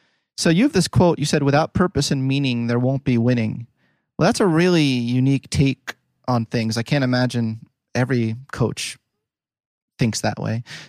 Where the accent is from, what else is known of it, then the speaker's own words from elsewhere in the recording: Philadelphia, Pennsylvania, United States; I say that because I'm from Philly.